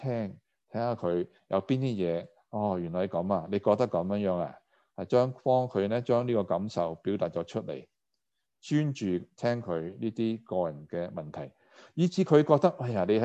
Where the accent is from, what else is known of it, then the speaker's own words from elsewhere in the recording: Guangdong, China; accent: Cantonese; Chinese is a second language; 我们广东话说害怕到手软脚软